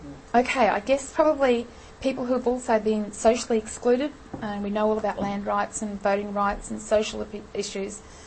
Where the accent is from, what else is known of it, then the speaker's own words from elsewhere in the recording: Innisfail, Queensland, Australia; I'm not even Queensland, I don't think. I'm from Cairns, from Innisfail, around those areas there, and that's where our relationship lies